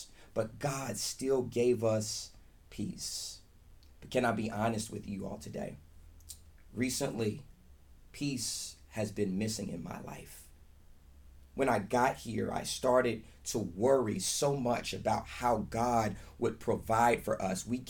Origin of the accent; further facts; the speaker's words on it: Cincinnati, Ohio, United States; We come from Cincinnati, Ohio.